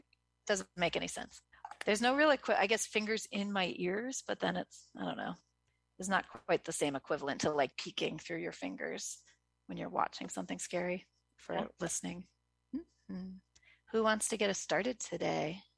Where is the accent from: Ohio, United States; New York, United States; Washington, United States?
New York, United States; Hudson